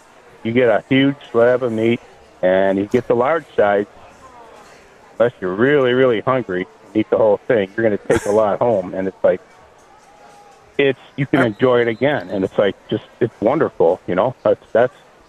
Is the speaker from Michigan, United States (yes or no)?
yes; Clawson, Michigan, United States; I grew up in Clawson